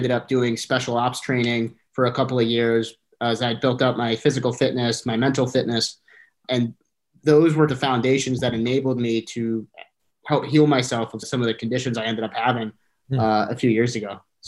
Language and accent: English; Northeast, United States; moved away as an adult; I'm originally from the Northeast, and a week after I graduated from college, I moved to LA.